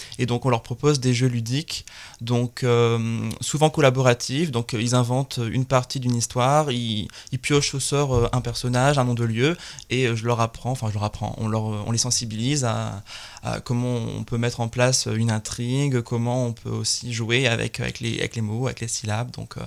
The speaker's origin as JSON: {"language": "French", "town": "Amiens", "region": "Hauts-de-France", "country": "France", "tie": "born there", "said": "je suis né à Amiens, et puis je vis aussi maintenant aussi sur Abbeville."}